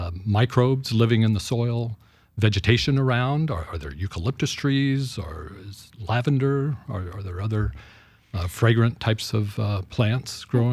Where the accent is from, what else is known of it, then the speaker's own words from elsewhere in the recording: Ohio, United States; born there; now in Vashon, United States; No, originally we're from Ohio.